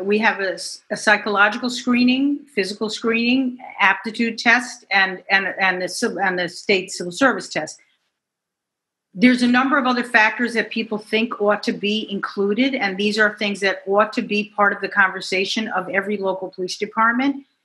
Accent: Westchester, New York, United States; In the old days, and I grew up in Westchester, Westchester was predominantly white and many were middle class.

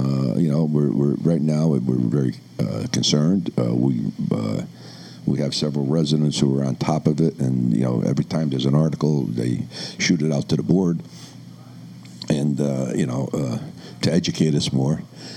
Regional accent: Worcester, Massachusetts, United States; People come up to me and say, oh, I say, I'm from Worcester. Oh, that's where the Capitol Theater is.

